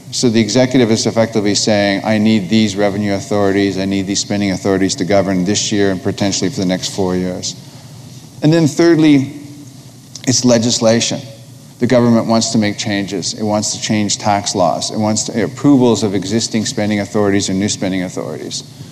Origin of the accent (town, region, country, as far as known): Canada